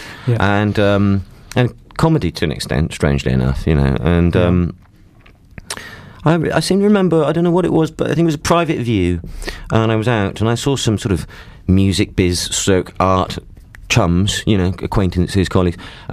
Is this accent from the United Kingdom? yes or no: yes; Wales, United Kingdom; I'm from South Wales, yes.